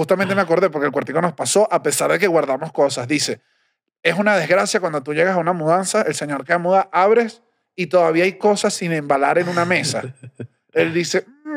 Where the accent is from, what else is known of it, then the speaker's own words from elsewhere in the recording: Venezuela; moved away; Yo me fui de Venezuela sin nada.